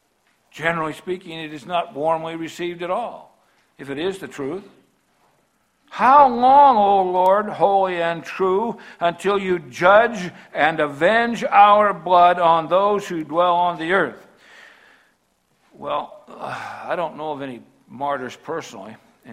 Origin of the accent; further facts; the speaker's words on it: California, United States; See, my hometown is the San Andreas Fault in California.